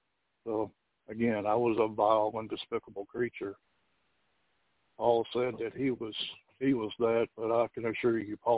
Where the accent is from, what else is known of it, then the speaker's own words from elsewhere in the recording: Georgia, United States; I'm 59 years old. I'm originally from South Georgia, which is in the middle of the Bible Belt.